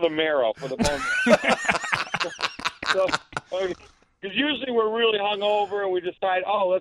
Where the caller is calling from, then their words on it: Gurnee, Illinois, United States; No, I'm calling from Gurnee.